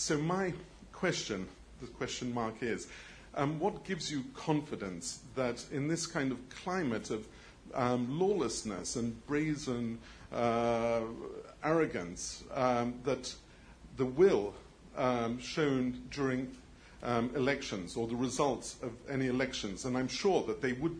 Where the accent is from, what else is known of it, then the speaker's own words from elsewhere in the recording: United Kingdom; I'm a British journalist of Ukrainian origin.